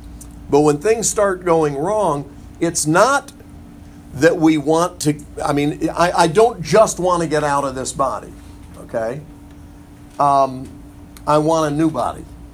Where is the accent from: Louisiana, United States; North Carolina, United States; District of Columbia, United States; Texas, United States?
North Carolina, United States; Montreat; one of my friends growing up in Montreat, North Carolina.